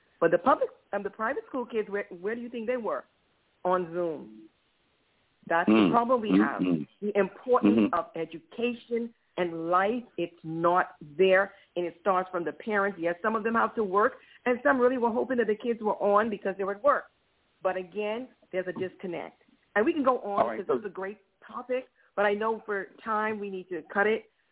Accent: Bahamas; I'm from the Bahamas originally

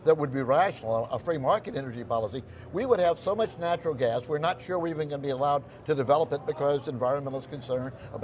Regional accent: Louisiana, United States; I come from Louisiana. Louisiana has offshore drilling.

